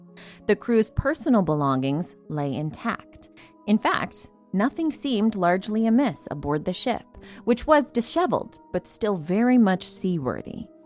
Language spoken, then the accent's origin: English; Nova Scotia, Canada; I am originally from Nova Scotia